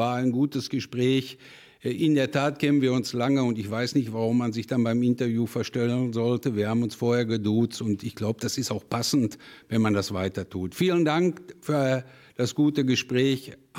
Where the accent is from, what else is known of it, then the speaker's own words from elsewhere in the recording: Bockum-Hövel, North Rhine-Westphalia, Germany; born there; Ich bin ja in Bockumhövel geboren. Das heißt, ich habe das Bergbauleben von Anfang an mitbekommen. Mein Vater war damals Bergmann, hat sich dann hinterher noch entwickelt bis zum Steiger, Reviersteiger. Also ich komme aus einer Bergmannsfamilie